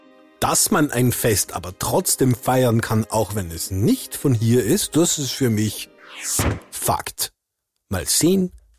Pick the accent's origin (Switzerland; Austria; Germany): Austria; Hallein, Salzburg; Ich bin in Hallen aufgewachsen. Hallen ist eine Stadt im Tennengau.